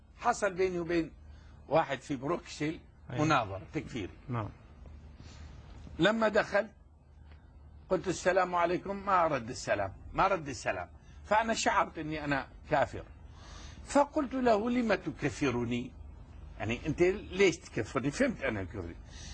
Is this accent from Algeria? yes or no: yes; Algeria; وأنا في بلدي الجزائر أجرأ مني